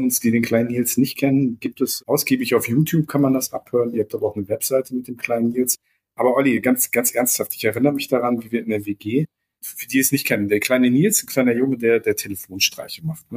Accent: Germany; Ich bin näher an der DDR-Grenze aufgewachsen. Wir hatten, glaube ich, mehr DDR-Kinder.

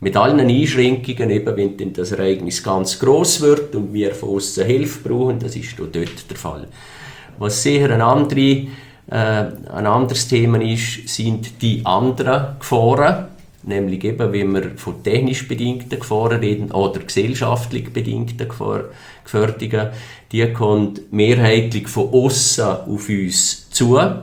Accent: Liechtenstein; es haben wir als Liechtensteiner in der Hand

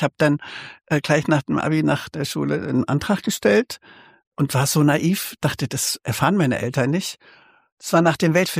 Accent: Meiningen, Thuringia, Germany; born there; geboren wurde ich 1954 in Meiningen, der wunderschönen Theaterstadt, die fast schon nicht mehr zur DDR gehörte, hinter dem Thüringer Wald, hinter den Sieben Bergen, ganz nah an der Grenze zu Franken.

